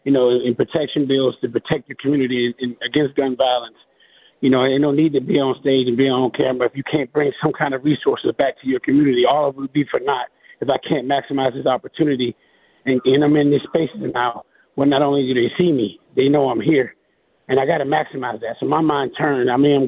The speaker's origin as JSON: {"language": "English", "town": "Aliquippa", "region": "Pennsylvania", "country": "United States", "said": "can go from the streets of Aliquippa on the hill, 6th Avenue, to being on the national stage saying I'm from Aliquippa, Pennsylvania."}